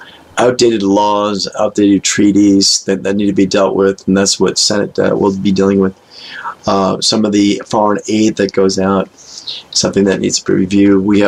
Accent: Rhode Island, United States; Oh, well, General Flynn is he's from my home state, Rhode Island.

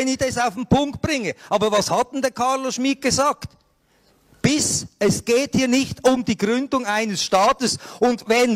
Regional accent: Switzerland; Als Schweizer, das habe ich schon gemacht.

